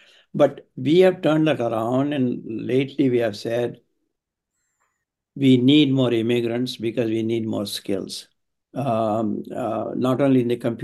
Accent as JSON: {"language": "English", "country": "Canada", "said": "And I don't care about that as a Canadian citizen. I want to know, Prime Minister, can you articulate here what is in the interest of general common good of Canada?"}